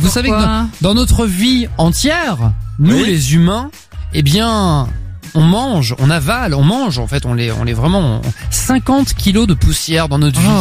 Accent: Le Mans, Pays de la Loire, France; et effectivement, je suis du Mans, vous le savez

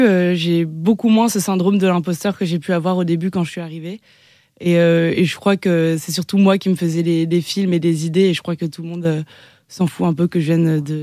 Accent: Lyon, Auvergne-Rhône-Alpes, France; moi je suis lyonnaise et il y a une salle à Lyon qui est mythique

